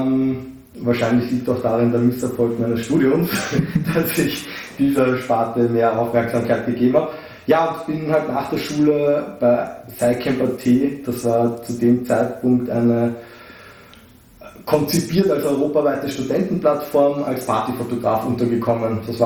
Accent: Vienna, Austria; Ein Ur-Wiener, nein, das auch nicht, aber also doch wirklich Wien geboren, immer noch hier.

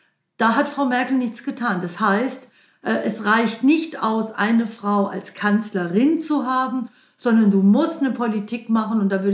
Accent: Southern Germany, Germany; bei uns in Süddeutschland

